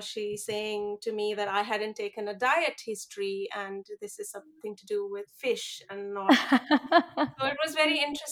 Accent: India; I come from India and there are no buttons. You just cross the road.

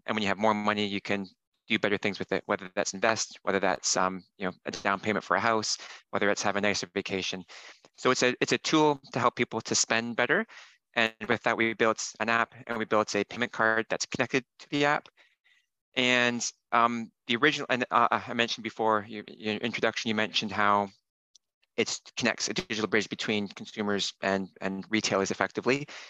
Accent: Canada; moved away as an adult; now in United Kingdom; I'm from Canada. I moved to the UK about 15 years ago

